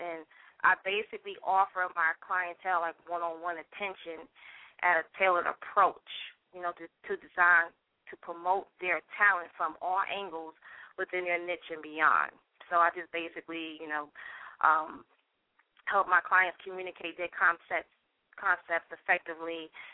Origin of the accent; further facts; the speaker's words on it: Mount Vernon, New York, United States; I'm from Mount Vernon, New York. I've lived a block over from